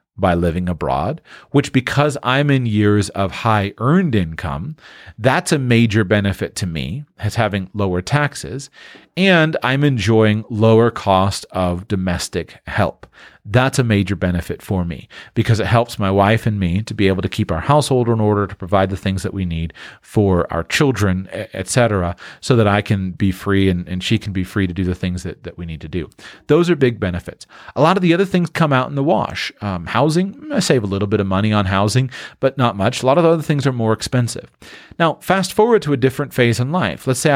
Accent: Florida, United States; I grew up in the Sunshine State

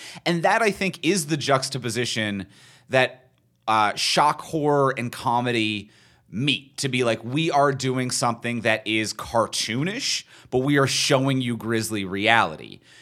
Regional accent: Canada; we're Canadian

